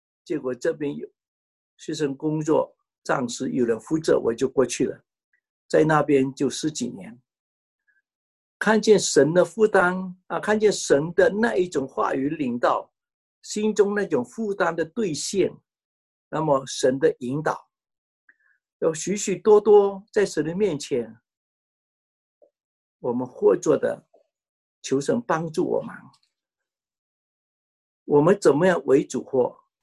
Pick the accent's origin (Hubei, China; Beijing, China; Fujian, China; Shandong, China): Fujian, China; Fuzhou; 他一知道我是福州人，